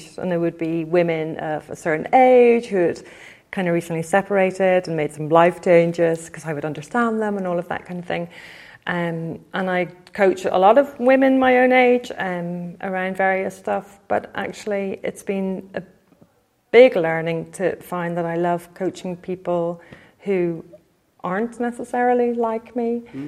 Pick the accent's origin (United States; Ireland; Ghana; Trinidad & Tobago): Ireland; I have a tendency to talk very fast because I'm Irish and that's what we do.